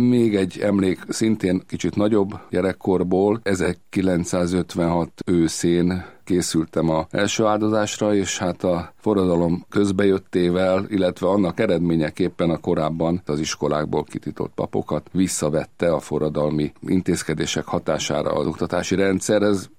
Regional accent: Budapest, Hungary; born there; Budapesten születtem, szüleim a pozsonyi, édesanyám, apám meg kassai volt, ott születtek és éltek 20 éves korukig, és hát aztán a impérium váltás után Budapestre jöttek át, és én már itt születtem 1947-ben.

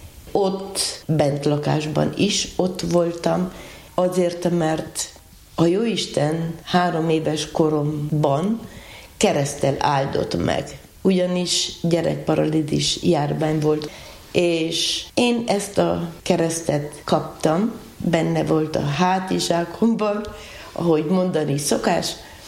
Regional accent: Florești, Cluj County, Romania; a 7 gyerek közül én, mint az 5. születtem Százfenesen, a többiek Kolozsvárot, mert Kolozsvárról távoztak ki édesanyámék, hogy udvarunk legyen, hogy a gyerekeket jól tudják nevelni. Városiból vidékiek

